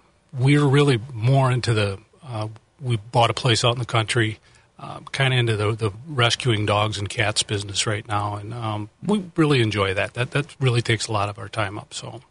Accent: Fond du Lac, Wisconsin, United States; Well, I was born and raised in Fond du Lac, graduated from Goodrich High School, enlisted in the Air Force in 1976

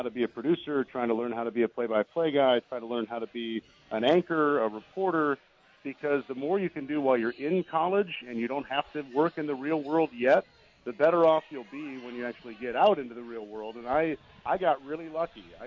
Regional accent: Chicago, Illinois, United States; I grew up in the Chicago area, so I was fortunate to have some outstanding announcers to listen to.

